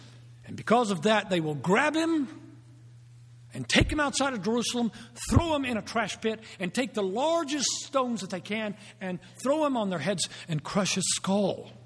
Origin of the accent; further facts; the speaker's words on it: Italy; first language Italian; English is a second language; Italian is my first language. I dream in it. But that's because I was raised over there.